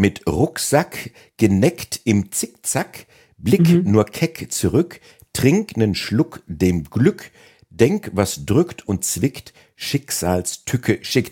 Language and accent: German; Bavaria, Germany; born there; ich bin auch Franke, also zumindest gebürtiger dann